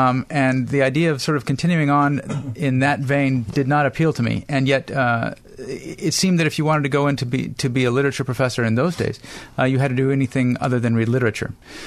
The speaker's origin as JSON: {"language": "English", "region": "Colorado", "country": "United States", "tie": "born or raised there", "said": "I grew up in Colorado, where we had a lot of my friends actually were"}